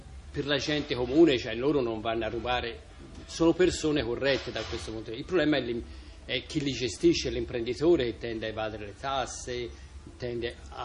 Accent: Tuscany, Italy; Quando io vado all'estero, dove vieni, dico che vengo da Firenze.

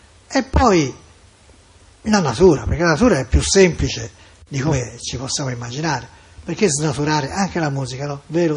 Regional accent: Florence, Tuscany, Italy; io sono di Firenze

